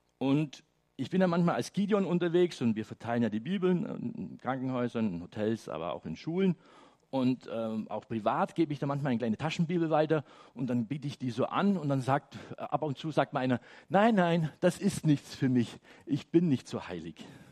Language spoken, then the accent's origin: German; Bavaria, Germany; Ich bin ja aus dem Bayerisch-Schwäbischen.